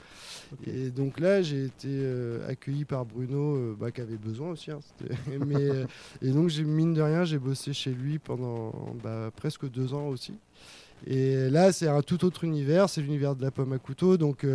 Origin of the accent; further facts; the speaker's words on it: Fontenay-et-Louvet, Normandy, France; moi, je suis un enfant du pays, comme on dit. J'ai grandi à Fontenay-et-Louvet et en Écouve, en règle générale, on va dire.